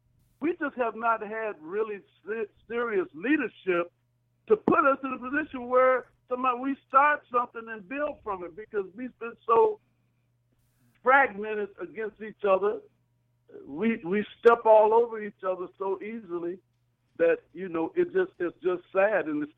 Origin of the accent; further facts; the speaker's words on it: Milwaukee, Wisconsin, United States; the closest I ever came to living in a community in America outside of where we grew up in Milwaukee